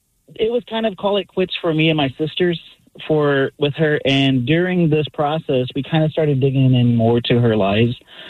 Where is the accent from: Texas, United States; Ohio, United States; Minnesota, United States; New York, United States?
Texas, United States; We grew up in Texas, and I realized, growing up there, there's a lot of Hispanic people